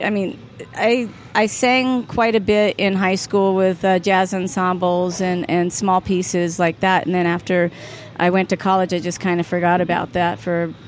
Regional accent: Fullerton, California, United States; also born or lived in Arizona; I grew up between Arizona and Southern California. Fullerton, California is where I went to high school and spent most of my years there.

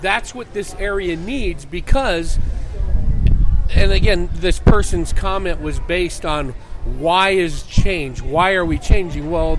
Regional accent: California, United States; I also, like I said, from California

